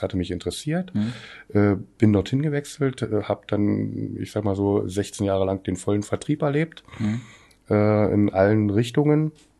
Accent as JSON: {"language": "German", "town": "Forst", "region": "Brandenburg", "country": "Germany", "said": "Gebürtiger Forster, geboren in Forst."}